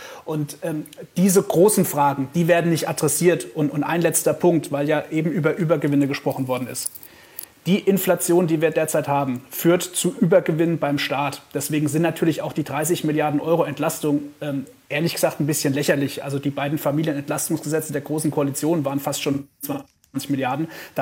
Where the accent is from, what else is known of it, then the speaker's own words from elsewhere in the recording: Bad Dürkheim, Rhineland-Palatinate, Germany; in meiner Heimatstadt in Bad Dürkheim in der Pfalz in meinem Wahlkreis